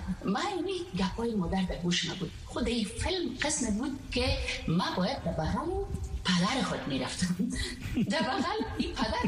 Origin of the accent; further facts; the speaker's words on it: Afghanistan; moved away; ما یک خانم استم که جوان از افغانستان آمدیم و ما فقط ما کردیم که کار کردیم و به زبان شکسته انگلیسی گرد میزنم، درست انگلیسی گرد نمیزنم